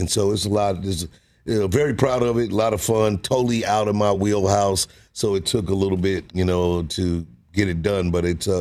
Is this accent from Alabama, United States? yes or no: no; St. Louis, Missouri, United States; born or raised there; now in Los Angeles, United States